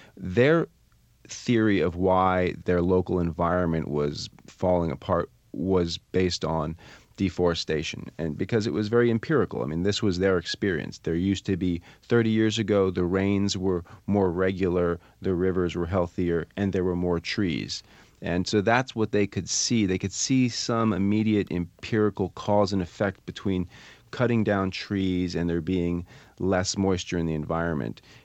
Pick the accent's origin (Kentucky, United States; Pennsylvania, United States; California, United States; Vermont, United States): Vermont, United States; I mean, my mother lives in Vermont. I'm from Vermont